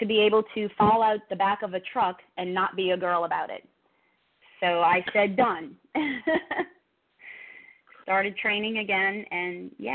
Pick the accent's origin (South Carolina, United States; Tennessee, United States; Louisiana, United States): Louisiana, United States; New Orleans; I'm originally from New Orleans.